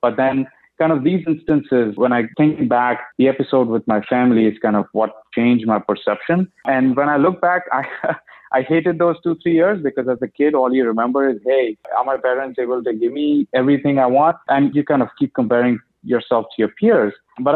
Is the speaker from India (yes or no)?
yes; India; moved away as an adult; being kind of born and raised in India.